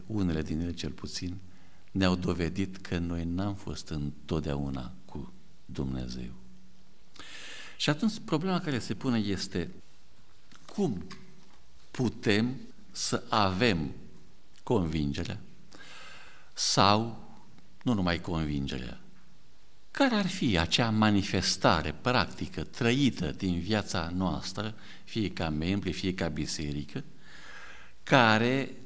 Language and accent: Romanian; Câmpina, Prahova, Romania; Eu sunt din Câmpina.